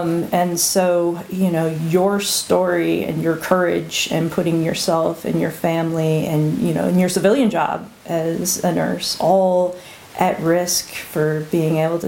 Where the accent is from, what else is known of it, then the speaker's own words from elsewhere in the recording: Midwest, United States; I was young. I was underexposed. I was from the Midwest.